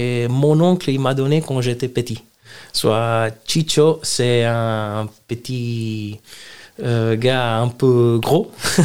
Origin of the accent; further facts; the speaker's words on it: Italy; French is a second language; on est italienne et du coup, on ramène dans les assiettes vraiment des plats italiens 100%.